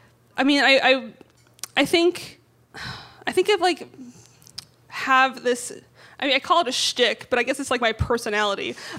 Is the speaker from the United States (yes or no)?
no; Syria; first language Arabic; English is a second language; even though Arabic was my first language and I'm Syrian, I'm like, am I Syrian enough?